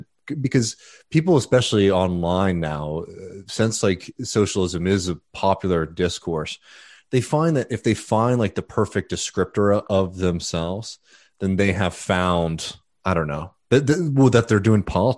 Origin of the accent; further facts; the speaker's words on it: United States; as an orientation, as an American